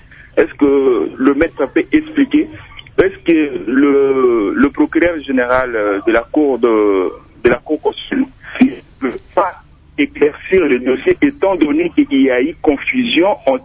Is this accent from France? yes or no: no; DR Congo; Je ne suis pas juriste, mais je suis congolais et je dois poursuivre ce qui se passe dans mon pays.